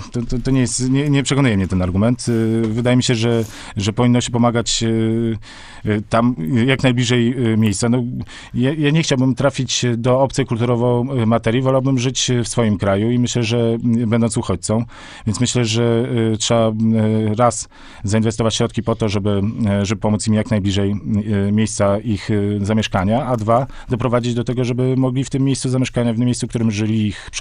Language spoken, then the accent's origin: Polish; Warsaw, Masovian Voivodeship, Poland; Warszawa, żoliborzanin.